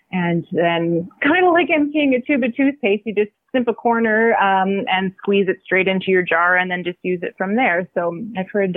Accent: Edmonton, Alberta, Canada; also born or lived in Kamloops; I was born and raised in Edmonton, and then I lived 10 years in Kamloops.

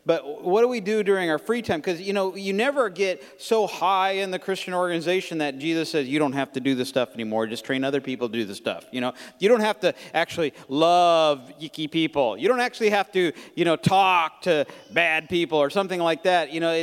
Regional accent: Taiwan; now in Oklahoma, United States; I grew up on Taiwan. My parents were missionaries among a headhunting tribe down there.

